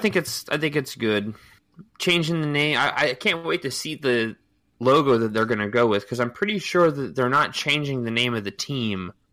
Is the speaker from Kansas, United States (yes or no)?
no; Pennsylvania, United States; I'm from Pennsylvania, and there's a college here about an hour and a half from where I'm at that was the Susquehanna Crusaders.